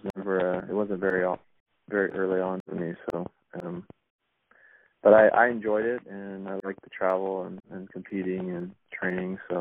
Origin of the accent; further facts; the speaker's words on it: Hawaii, United States; So when I moved out to California from Hawaii, then I didn't really know anyone